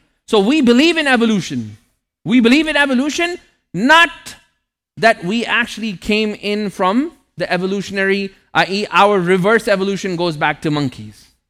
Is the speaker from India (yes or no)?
no; Toronto, Ontario, Canada; I grew up with him in Toronto.